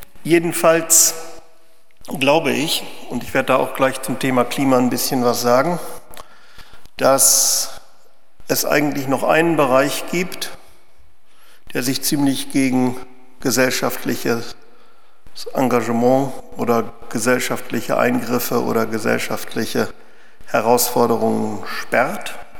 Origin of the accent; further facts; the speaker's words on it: Bielefeld, North Rhine-Westphalia, Germany; Ich bin in Bielefeld groß geworden.